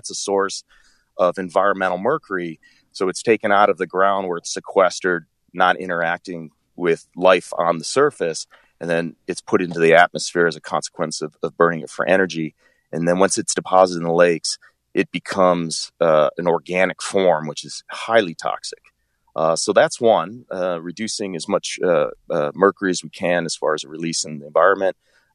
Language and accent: English; Michigan, United States; So where I'm originally from, I live in the UP now, but I'm originally from Oakland County.